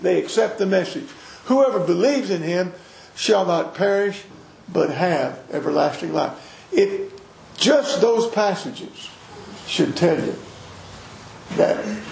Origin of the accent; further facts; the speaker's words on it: Port Arthur, Texas, United States; born there; Did I come home from St. Mary's Hospital in Port Arthur